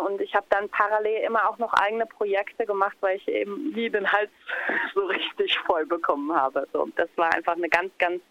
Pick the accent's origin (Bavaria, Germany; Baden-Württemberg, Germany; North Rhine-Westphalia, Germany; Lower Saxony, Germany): Lower Saxony, Germany; Hanover; Ich komme aus Hannover